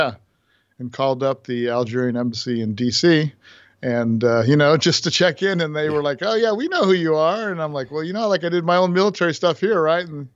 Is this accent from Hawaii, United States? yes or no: yes; Hawaii, United States; also born or lived in Tennessee / Illinois; Yeah, after a couple years in Tennessee, Illinois, my dad got his PhD, and then Tennessee for the first couple years, we moved to Hawaii. And that's pretty much where I grew up.